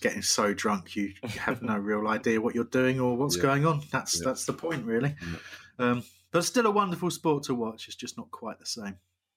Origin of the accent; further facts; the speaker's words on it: South East England, United Kingdom; born there; I know I was born in West Sussex, right near the back. Like, literally 5 minutes down the road is Surrey.